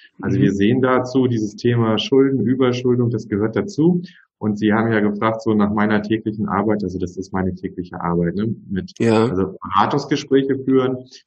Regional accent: Göttingen, Lower Saxony, Germany; Ich komme aus Göttingen, hier gibt's eine Uni.

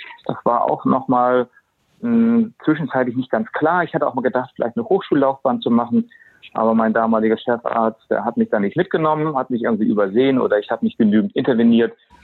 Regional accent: Hamburg, Germany; born there; Also ich bin geborener Hamburger, bin 58 Jahre alt, stamme aus einer Medizinerfamilie

